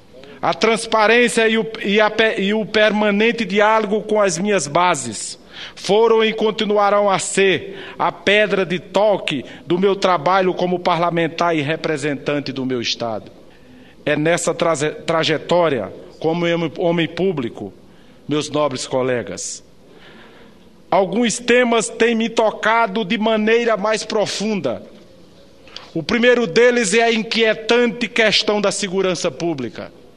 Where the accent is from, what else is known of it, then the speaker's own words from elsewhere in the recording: Paraíba, Brazil; born there; o meu estado natal, a nossa querida Paraíba.